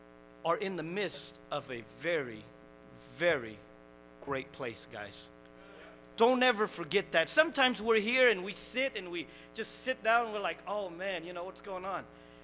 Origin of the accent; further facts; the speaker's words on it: Massachusetts, United States; And I'm from Massachusetts, a small town.